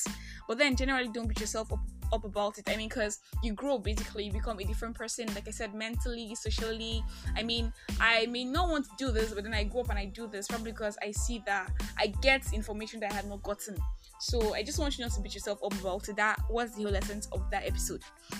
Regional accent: Nigeria; Hi, pod humans of Just Talk, I am that Nigerian Christian talkaholic, and this is Just Talk.

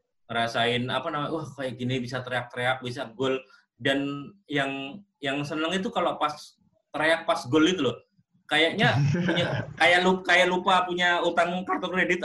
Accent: Indonesia; Enggak, aku dari Indonesia. Oh, dari Indonesia kaget mereka mereka yang dari sana. Gue pikir lo kerja di sini terus nonton. Enggak, kita dari Indonesia.

